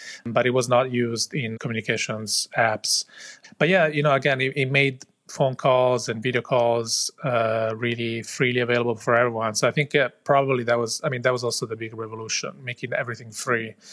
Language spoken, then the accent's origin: English; Italy; moved away; At the time, I was living in Spain, and I came from Italy. So I had a family in Italy, friends in Italy.